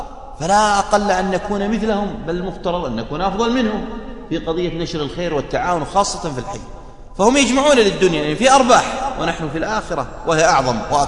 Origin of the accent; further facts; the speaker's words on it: Riyadh, Riyadh Province, Saudi Arabia; عندنا في الرياض موجودة الظاهرة هذه